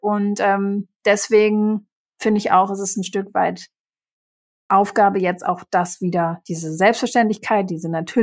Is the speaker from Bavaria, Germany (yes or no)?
no; Berlin, Germany; bin ich ja in Berlin aufgewachsen und bin aber auch Tochter einer Psychoanalytikerin